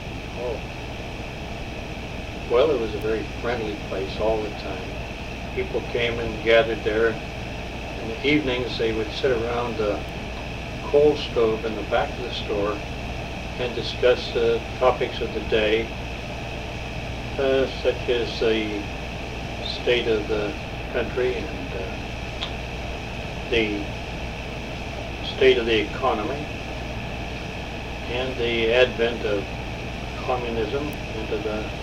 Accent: Warren, Ohio, United States; born there; I was born in Warren, Ohio on January 25th, 1917, just before American entry into World War I.

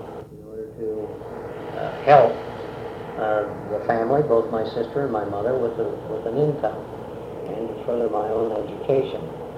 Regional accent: Bluffton, Indiana, United States; I was born on July the 2nd, 1930, in Bluffton, Indiana. And at that time, for about 1 year, we lived in Bluffton. After that, after a one-year period, we moved to the country, about 3 miles from Bluffton.

